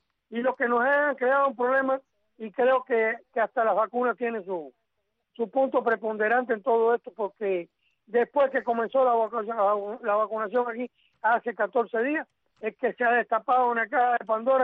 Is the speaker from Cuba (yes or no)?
yes; Camajuaní, Villa Clara, Cuba; de ahí donde yo nací, me crié en la carretera de Camajuaní